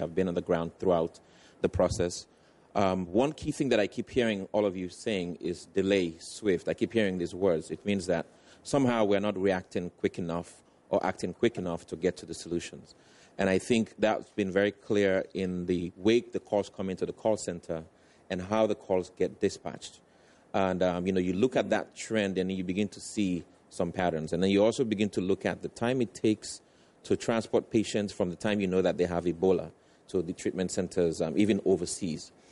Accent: Sierra Leone; now in United States; I'm from Sierra Leone. I just came to the U.S. about 3 weeks ago

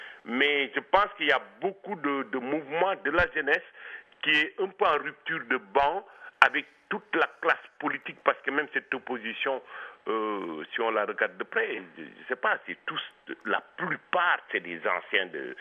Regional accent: Senegal; ce n'est pas parce que je viens du Sénégal que je le dis

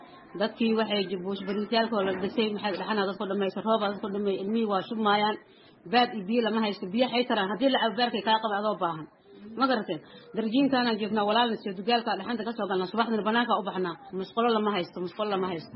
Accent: Xabaal Barbaar, Bay, Somalia; waxaan ka soo barakacnay Xabaal Barbaar meel yiraahdo oo baydha xaggaas ku jirto beeraley ah.

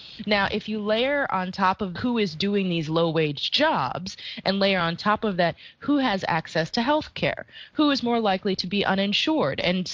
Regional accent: St. Louis, Missouri, United States; I'm from St. Louis, Missouri, and the hometown newspaper, the St. Louis Post-Dispatch, had a story yesterday

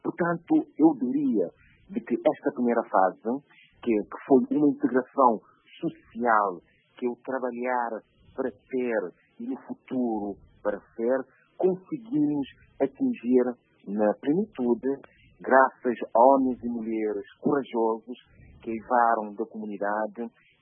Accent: Cape Verde; sonhamos todos nós, né, que somos cabo-verdianos, com sonhos, mas também com os deveres

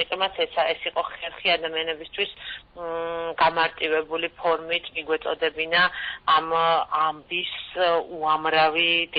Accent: Sukhumi, Abkhazia, Georgia; moved away; მეც, რომელიც სოხუმიდან ვარ დევნილი ვარ

